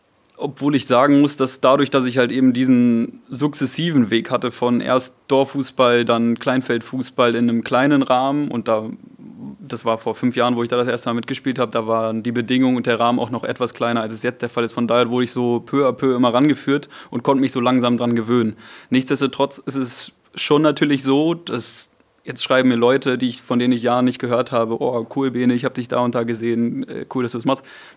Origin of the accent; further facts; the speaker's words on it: Lower Saxony, Germany; also da, wo ich groß geworden bin, in der Nähe von Lüneburg